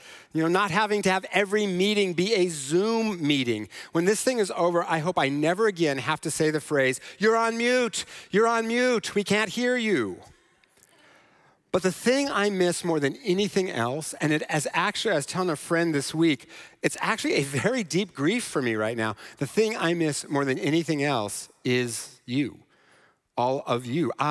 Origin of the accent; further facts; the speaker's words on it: Washington, United States; And I'm from Eastern Washington. I grew up with rodeos.